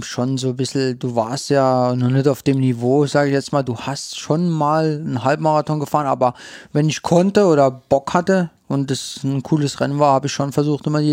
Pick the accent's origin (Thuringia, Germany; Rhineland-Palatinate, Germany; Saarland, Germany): Saarland, Germany; St. Wendel; born there; Also ich komme aus St. Wendel gebürtig.